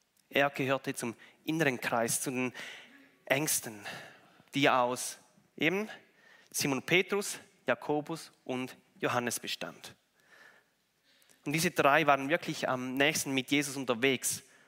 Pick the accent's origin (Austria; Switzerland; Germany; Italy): Switzerland; St. Gallen; Also ich komme aus dem Toggenburg und mein Herz, wenn ich Berge sehe, da wow.